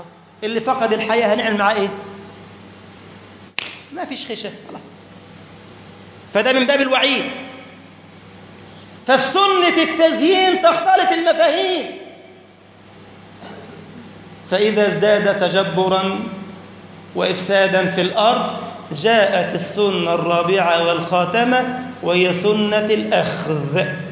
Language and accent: Arabic; Egypt; مش وقف كده في بلدنا مصر